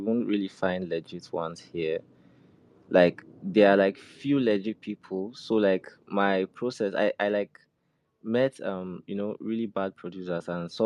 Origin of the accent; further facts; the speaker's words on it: Nigeria; I still keep it like original. And I'm from Nigeria. I'm 23 years old